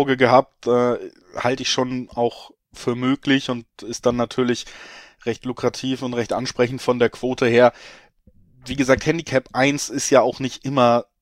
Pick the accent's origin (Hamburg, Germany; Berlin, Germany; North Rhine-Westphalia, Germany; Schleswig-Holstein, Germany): Hamburg, Germany; Ich komme aus Hamburg